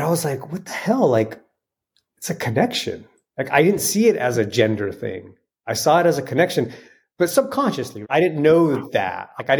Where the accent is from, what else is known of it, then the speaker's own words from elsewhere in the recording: New Mexico, United States; Yeah, I grew up in northern New Mexico. New Mexico is just, talk about spirituality.